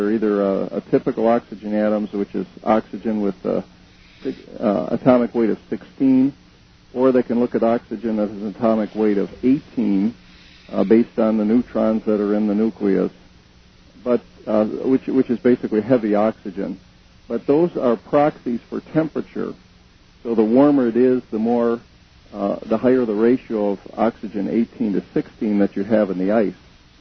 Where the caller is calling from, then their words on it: Chicago, Illinois, United States; I'm calling from Chicago tonight, and we vary between about -5 and 95 degrees Fahrenheit every year.